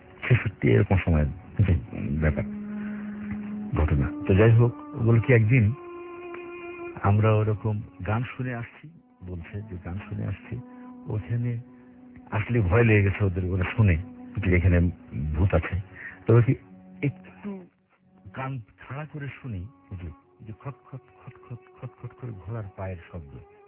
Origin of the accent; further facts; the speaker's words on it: Khulna, Khulna Division, Bangladesh; আমার বাড়ি খুলনায়।